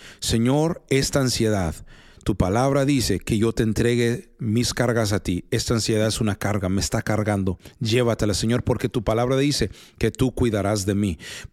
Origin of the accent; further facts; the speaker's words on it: Texas, United States; born there; Spanish is a second language; yo nací en Texas, en Estados Unidos, y mi gramática en español no es tan bueno.